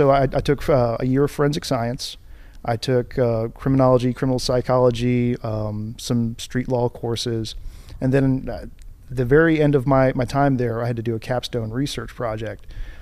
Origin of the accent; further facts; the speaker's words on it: Portsmouth, Virginia, United States; So I'm from the Hampton Roads area. Originally born and raised in Portsmouth. I went to high school in Virginia Beach.